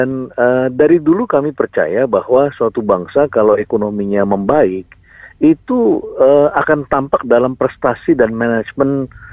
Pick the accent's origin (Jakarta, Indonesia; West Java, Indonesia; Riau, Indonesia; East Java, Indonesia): Jakarta, Indonesia; Jadi semua. Saya nggak sangka itu, kita orang Jakarta